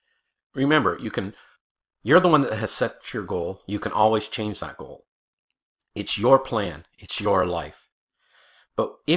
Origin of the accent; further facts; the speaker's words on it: New Brunswick, Canada; and I'm from New Brunswick, Canada